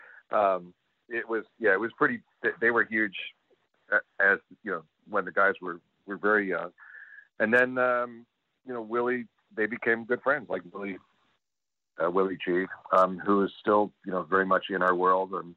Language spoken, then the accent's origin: English; Philadelphia, Pennsylvania, United States; we're all of us, even, you know, me growing up in Philadelphia, we were all children of FM radio, you know, of the 60s.